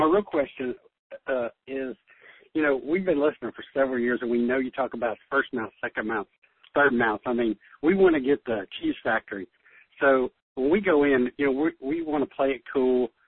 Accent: Tennessee, United States; I'm from Tennessee, and I love his story about making fun of the guy in the National Airport.

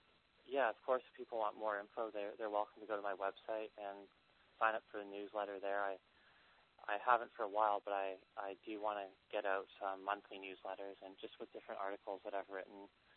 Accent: Vancouver, British Columbia, Canada; And I'm from Vancouver originally, and on the west coast there, the salmon come back to spawn each year

